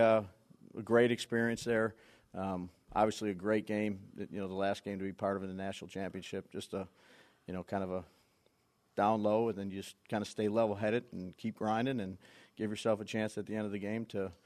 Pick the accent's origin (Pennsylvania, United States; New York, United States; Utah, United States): New York, United States; West Seneca; my grandparents, who are still alive, they live in the same house that I grew up in over in West Seneca